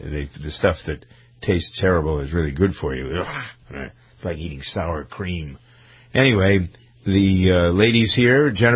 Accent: Framingham, Massachusetts, United States; Today, in my hometown of Framingham, Massachusetts, it's a big day.

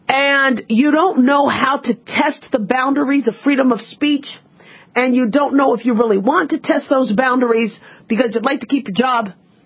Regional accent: United States; born there; even though I was born in America, I'm a U.S. citizen, right?

